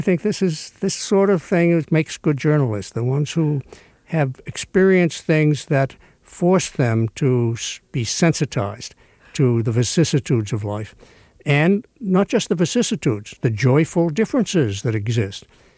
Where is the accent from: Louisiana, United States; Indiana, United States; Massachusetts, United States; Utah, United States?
Massachusetts, United States; Stoneham; when I was a kid growing up in Stoneham, Massachusetts, I wanted more than anything else to be called Bill Summers and to look like Clark Gable.